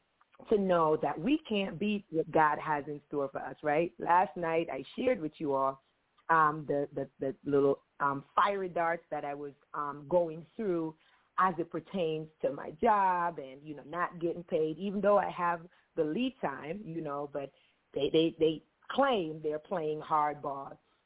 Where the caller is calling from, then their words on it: Washington metropolitan area, United States; I'm calling from the Maryland D.C., Virginia area